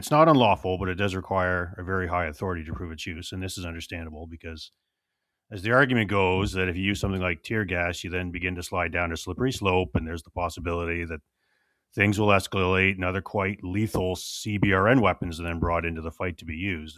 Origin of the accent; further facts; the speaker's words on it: Canada; I'm a Canadian urban warfare historian of the Canadian Armed Forces.